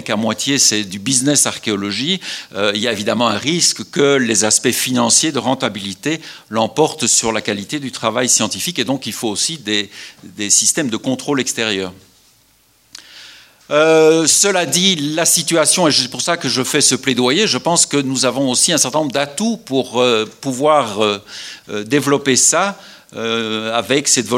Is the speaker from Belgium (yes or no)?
yes; Belgium; Je peux dire 76 puisqu'on est en Suisse et que je suis belge.